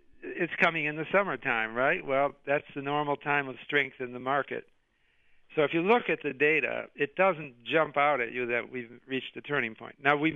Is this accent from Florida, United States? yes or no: no; Detroit, Michigan, United States; I grew up in Detroit, by the way. I'm rooting for Detroit.